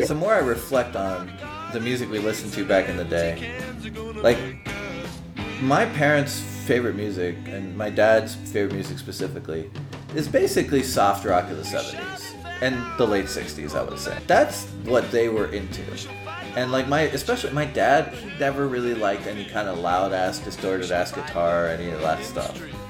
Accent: Peru; I think part of it is just growing up in Peru, like, just the loud-ass rock and roll, it didn't really do much there.

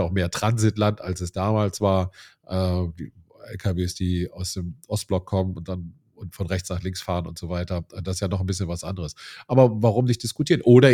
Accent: Rhineland, Germany; ich komme ja aus dem Rheinland

